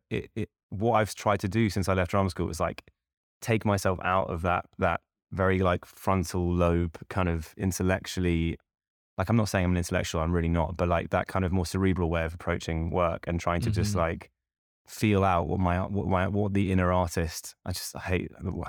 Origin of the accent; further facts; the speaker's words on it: London, United Kingdom; Because as a Londoner, yeah, you kind of think that maybe London is the center of the world.